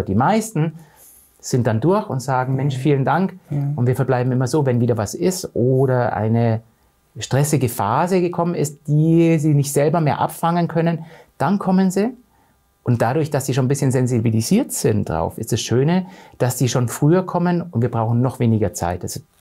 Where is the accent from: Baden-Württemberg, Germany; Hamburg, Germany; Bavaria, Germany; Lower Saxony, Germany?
Bavaria, Germany; Faschingszeit heißt es bei uns in Bayern, also Karneval oder wie auch immer